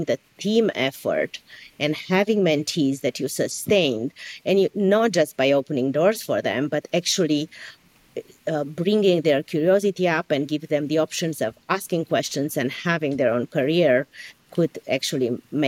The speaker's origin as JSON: {"language": "English", "region": "Transylvania", "country": "Romania", "moved": "yes", "lives_now": "United States", "said": "I was born in Europe, so I'm from Transylvania, both me and my husband."}